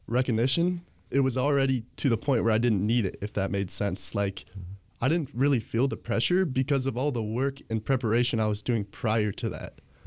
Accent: Boyne, United States; Very small town. Have about 400 kids in our school.

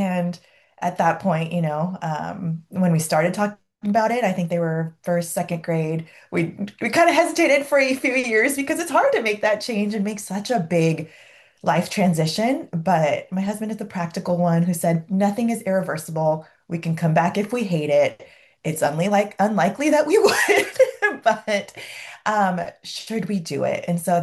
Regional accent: San Diego, California, United States; also born or lived in Bay Area; So I grew up in San Diego

